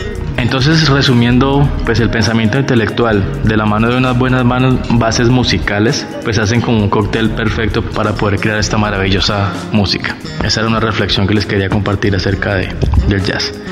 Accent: Cali, Valle del Cauca, Colombia; also born or lived in Barranquilla; soy músico, contrabajista de la ciudad de Cali. Nací en Barranquilla, pero he vivido toda la vida en Cali.

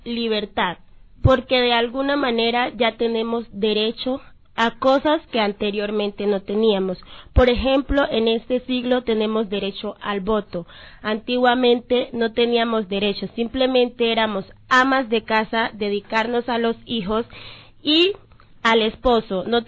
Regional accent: El Charco, Nariño, Colombia; Soy del municipio del Charco, Nariño.

